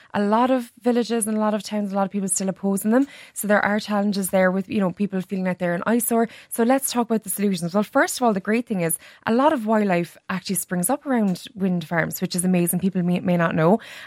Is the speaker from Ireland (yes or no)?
yes; Mallow, Munster, Ireland; You'll see them in Mallow, my hometown.